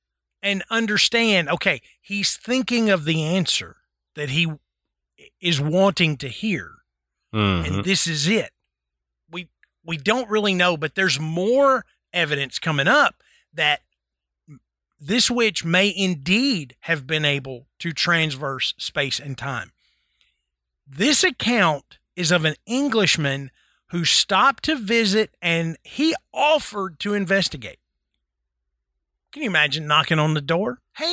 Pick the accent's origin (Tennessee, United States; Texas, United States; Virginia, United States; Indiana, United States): Tennessee, United States; You know, and if you've studied, and I have, because I grew up in Tennessee.